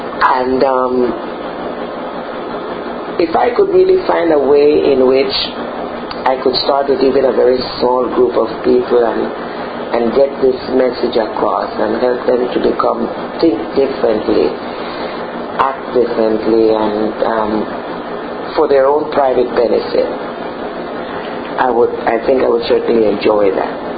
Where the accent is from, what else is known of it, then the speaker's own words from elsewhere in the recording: Panama; English is a second language; They would generally say, where are you from? I'm from Panama. Panama? Some of them have never heard of it, whatever.